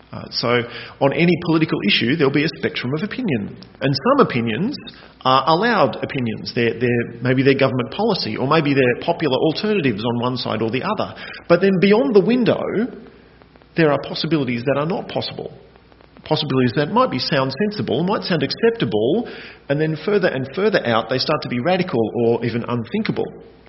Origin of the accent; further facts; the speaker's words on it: Narrabri, New South Wales, Australia; When I was growing up in Narrabri